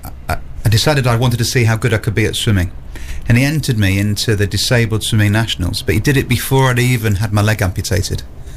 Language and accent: English; Yorkshire and the Humber, United Kingdom; Because I grew up in North Lincolnshire, and I had swum for the county